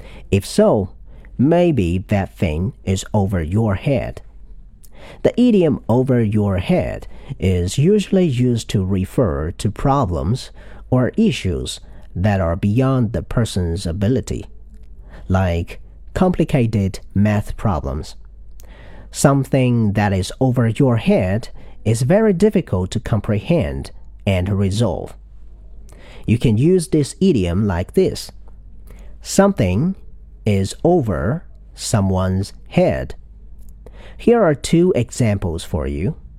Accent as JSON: {"language": "English", "country": "China", "second_language": "English", "said": "I'm an English teacher, and I'm Chinese. Since I've never been abroad before"}